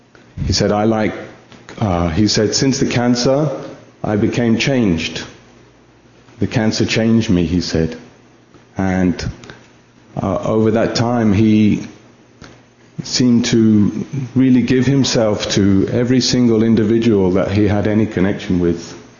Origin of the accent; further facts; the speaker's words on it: England, United Kingdom; now in United States; I'm from England, and America is a big, strange country.